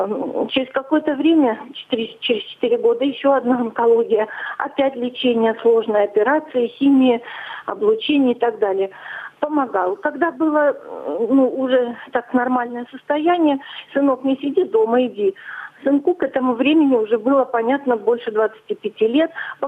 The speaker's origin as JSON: {"language": "Russian", "region": "Saint Petersburg", "country": "Russia", "said": "я из Санкт-Петербурга."}